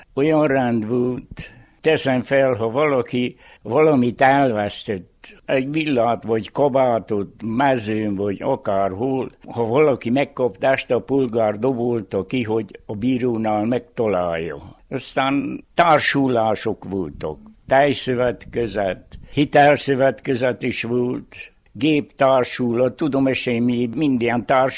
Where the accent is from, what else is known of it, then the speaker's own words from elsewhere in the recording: Orășeni, Harghita, Romania; Városfalván. Itt születtem a faluba, gyermekkoromot is itt töltöttem, itt éltem le.